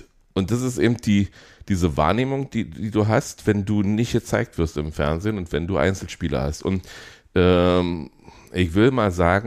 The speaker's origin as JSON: {"language": "German", "region": "Berlin", "country": "Germany", "said": "Für mich als Berliner schon immer alles Sachsen gewesen"}